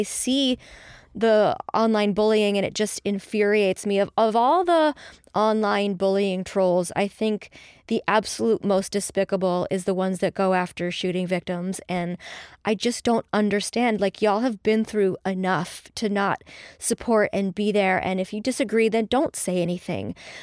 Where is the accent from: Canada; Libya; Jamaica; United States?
Canada; and I grew up in Canada, so I didn't, and I still don't know that much about the American political system